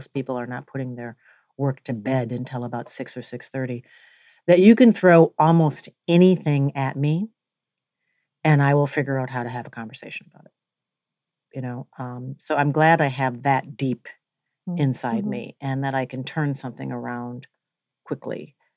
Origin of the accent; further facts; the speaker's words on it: Minnesota, United States; I grew up in Minnesota.